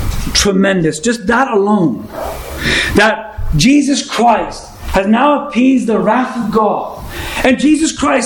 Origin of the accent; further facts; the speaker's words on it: Ontario, Canada; And he looked at me and says, where are you from? I said, Ontario.